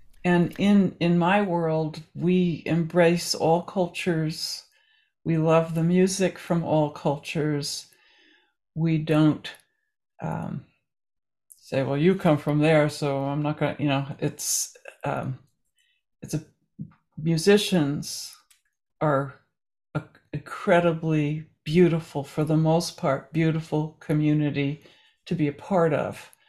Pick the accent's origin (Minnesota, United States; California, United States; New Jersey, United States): New Jersey, United States; growing up in New Jersey, we began going to a guerrilla theater group at Rutgers in Newark, New Jersey.